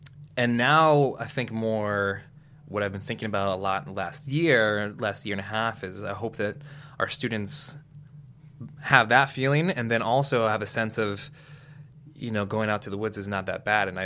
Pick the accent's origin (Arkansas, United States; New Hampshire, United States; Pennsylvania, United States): Pennsylvania, United States; Indiana; So when I grew up in Indiana, Pennsylvania, I grew up in a very, like, small bubble. Our town's a small bubble.